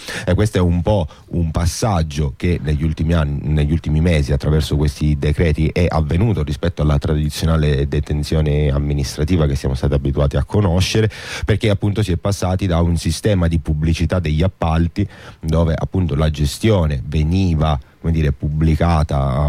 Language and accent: Italian; Sicily, Italy; anche perché in quanto siciliano non avevo avuto modo di approfondirla